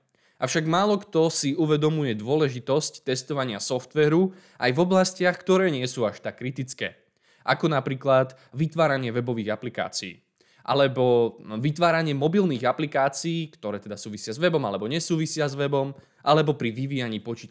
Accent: Bratislava, Bratislava Region, Slovakia; Keďže pochádzam z Bratislavy a momentálne žijem s mojou rodinou v Bratislave

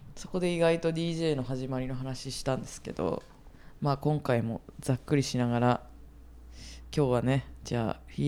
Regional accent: Yokohama, Kanagawa, Japan; born there; じゃあゼロ、私は病院は横浜ですね

